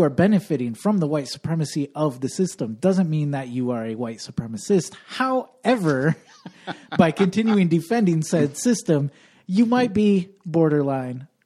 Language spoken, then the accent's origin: English; Michigan, United States; I grew up in a rural town of Michigan with 95% white people.